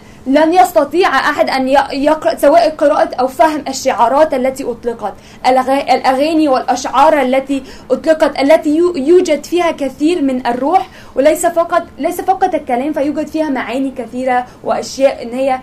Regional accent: Egypt; أنا كمصرية كنت أحب اللهجة المصرية لأنها لغتي

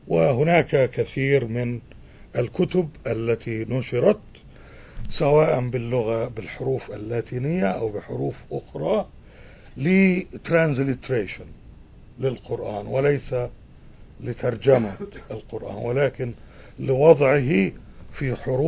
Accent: Egypt; طبعا هم تصوروا أنني كمصري أصيل وعريق وكريم ونبيل سأقوم بهذا العمل بالمجان

